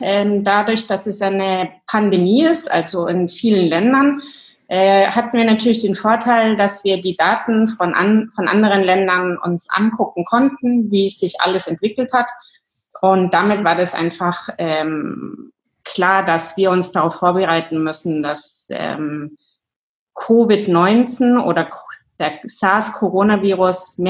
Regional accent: Germany; now in Stockholm, Sweden; Komme ursprünglich aus Deutschland. Nach Schweden hat es mich zum allerersten Mal vor 18 Jahren verschlagen. Habe dann aber noch ein paar Wendungen in Deutschland, England und Irland gemacht und bin jetzt seit 4 Jahren in Stockholm

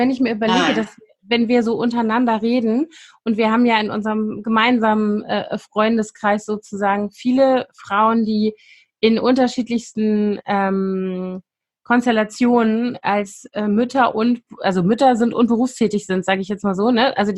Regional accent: West Germany, Germany; ich bin ja in Westdeutschland groß geworden

